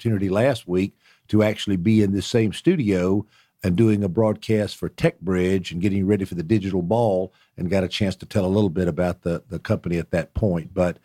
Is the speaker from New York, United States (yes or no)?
no; Columbus, Georgia, United States; I was not a big traveler. I liked it there. I liked growing up in Columbus.